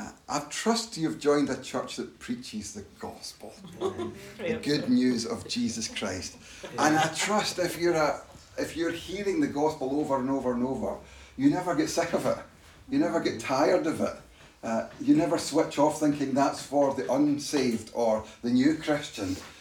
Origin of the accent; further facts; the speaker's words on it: Glasgow, Scotland, United Kingdom; now in Paisley, United Kingdom; I'm a Glaswegian, I never used to speak like this. I've been taught how to speak in a way that people can understand most of it, if not all of it. Prior to living in Paisley, we lived in Glasgow.